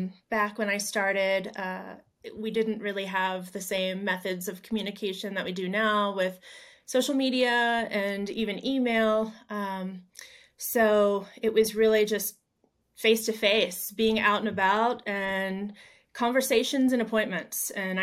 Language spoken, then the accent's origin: English; Maryland, United States; now in Aspen, United States; I'm from Maryland, but I've lived here in Aspen for over 25 years.